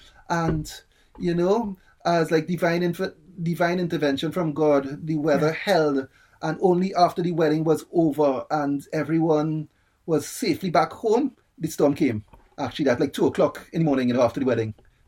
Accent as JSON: {"language": "English", "country": "Trinidad & Tobago", "lives_now": "United Kingdom", "said": "As you know by now, I'm from Trinidad and the Caribbean and a music producer, basically."}